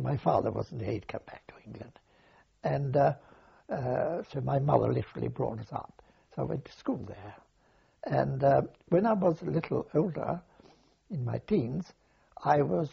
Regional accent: Genoa, Liguria, Italy; also born or lived in Richmond; No, I was educated in Genoa in Italy.

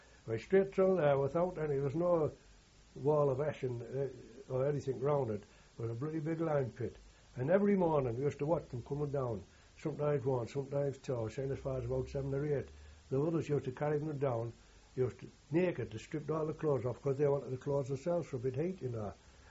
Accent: United Kingdom; Anyway, being the British, we're getting the Red, we've got a Red Cross parcel every week with our 7 bloody weeks.

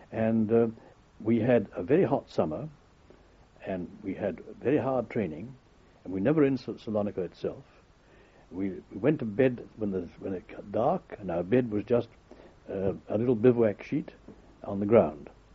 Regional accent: Glencorse, Scotland, United Kingdom; born there; I was born in the regiment, after all. I was born in Glencorse.

